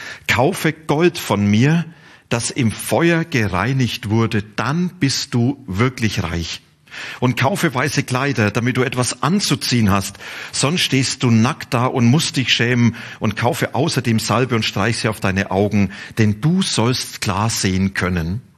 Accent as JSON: {"language": "German", "region": "Bavaria", "country": "Germany", "said": "Ich komme aus Franken. Und in Franken gibt's ein Wort, das heißt passt schon."}